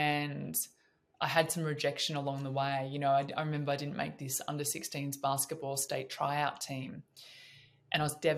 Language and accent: English; Albury, New South Wales, Australia; we went home together in the car because we grew up in Albury together.